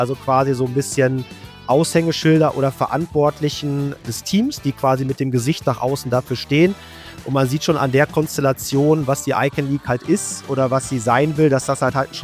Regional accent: Bochum, North Rhine-Westphalia, Germany; born there; ich bin mittlerweile 46 Jahre alt, komme gebürtig aus Bochum, habe damals an der Ruhr-Universität Sportwissenschaften studiert

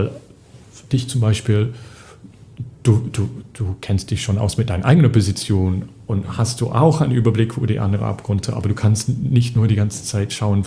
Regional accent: England, United Kingdom; German is a second language; ich arbeite hier nicht als Engländer

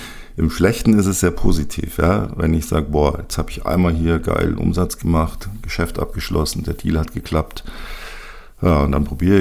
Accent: Munich, Bavaria, Germany; Ich bin ja hier als Münchner natürlich FC Bayern-Fan.

